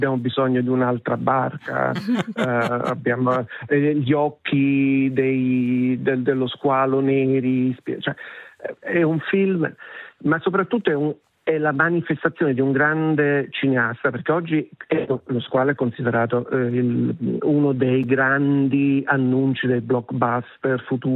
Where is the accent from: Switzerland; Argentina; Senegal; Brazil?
Switzerland; born there; Come sapete, sono nato in Svizzera